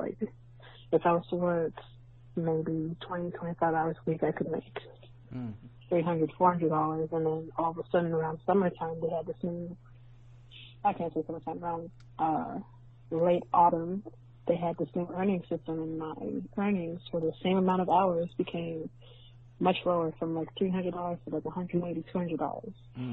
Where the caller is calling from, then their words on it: Canada; I'm calling from Canada, so the structure is a little different here in terms of pay.